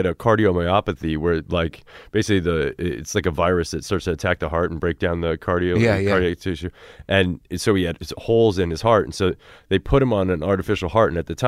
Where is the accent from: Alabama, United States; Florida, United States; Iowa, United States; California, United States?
Iowa, United States; Cedar Rapids; Well, I grew up in Cedar Rapids, which is like the second biggest city.